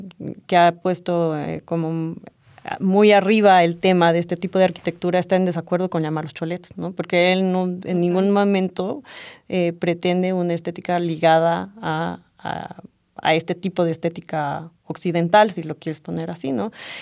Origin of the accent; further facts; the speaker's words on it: Bolivia; volver a entendernos como bolivianos de una manera distinta, sin tener que negar mucho de lo que es nuestro país